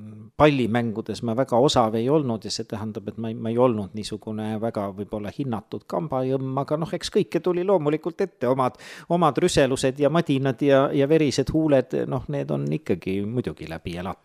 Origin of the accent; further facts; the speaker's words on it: Tallinn, Harju County, Estonia; Aga minu lapsepõlv möödus Mustamäel, et ma olen Brežnevi aja laps ja Tallinnas sütiste teel siis kasvanud, koolis käinud Tallinna 43. keskkoolis